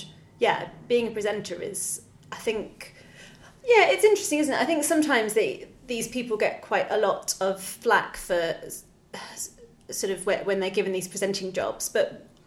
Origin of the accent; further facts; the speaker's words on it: East of England, United Kingdom; We're both from Essex.